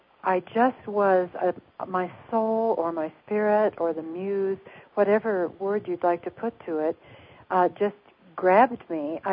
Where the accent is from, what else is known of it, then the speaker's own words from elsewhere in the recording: Missouri, United States; I have had experiences that I would never have thought that a little girl growing up in Missouri would ever have.